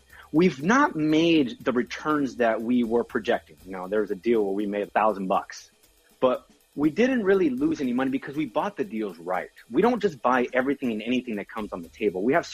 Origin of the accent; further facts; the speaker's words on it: Brazil; So obviously I'm from Brazil.